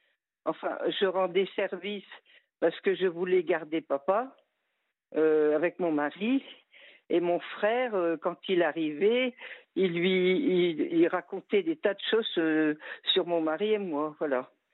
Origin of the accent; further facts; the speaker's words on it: Hauts-de-France, France; Alors moi je suis native des Flandres françaises.